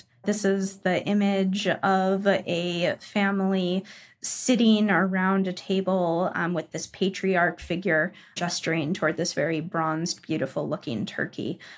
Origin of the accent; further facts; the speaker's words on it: United States; Because I'm American, I will cook it on the barbecue with a spice rub.